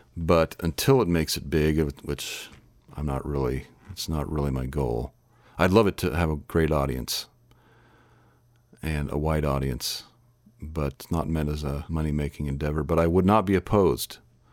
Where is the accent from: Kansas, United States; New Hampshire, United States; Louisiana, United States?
Kansas, United States; Kansas City; also born or lived in Oregon / New York City; now in Shawnee, United States; Where am I from? I'm from Kansas City, Kansas. Well, okay, now I'm from Shawnee, Kansas. I'm from the Kansas City area. I've lived here like 13 years.